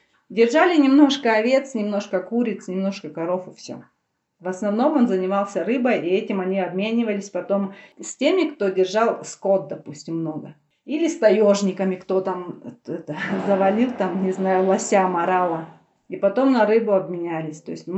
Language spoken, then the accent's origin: Russian; Abakan, Khakassia, Russia; Я сама родилась и выросла в Абакане.